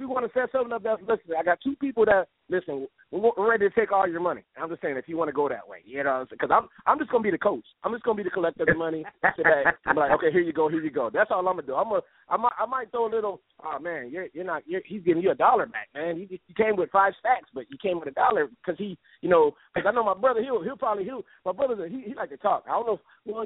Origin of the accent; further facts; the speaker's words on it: New York, United States; now in Atlanta, United States; I like Brooklyn. I'm from New York, but, that you know, ATL